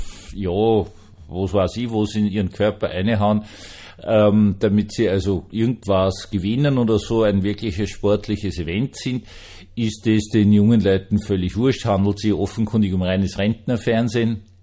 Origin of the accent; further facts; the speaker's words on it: Austria; Also als Österreicher kann ich das, aber wir sind das bösartigste Volk auf der Welt, deswegen kann ich das.